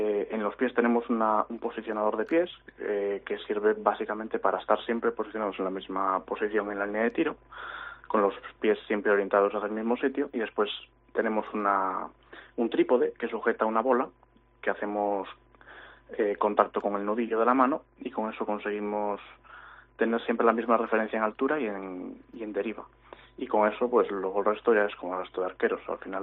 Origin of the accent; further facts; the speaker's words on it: Narón, Galicia, Spain; yo soy de Narón, vivo en Narón